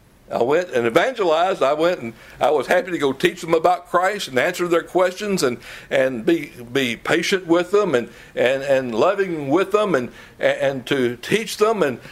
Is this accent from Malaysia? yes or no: no; Tennessee, United States; I'm from Tennessee. It took me a long time not to say hose pipe.